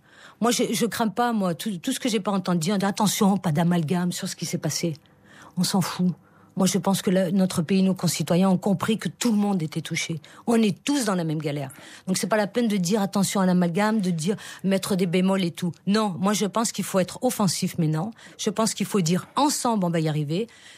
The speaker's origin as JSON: {"language": "French", "country": "France", "tie": "born there", "said": "Moi, mon père, il était algérien, je suis né en France."}